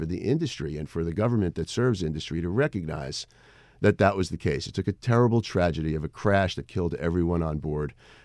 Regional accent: New York City, New York, United States; I was born in the Bronx, New York in 1961. I grew up primarily in the southern part of Queens, a neighborhood called Howard Beach. My schools were in Ozone Park.

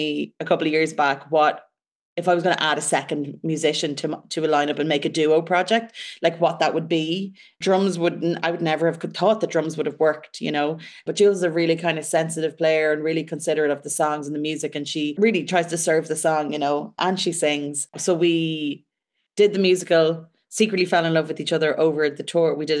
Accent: Ireland; And we found on the road, when people hear that I'm Irish, they have this assumption that I'm going to sing Irish songs.

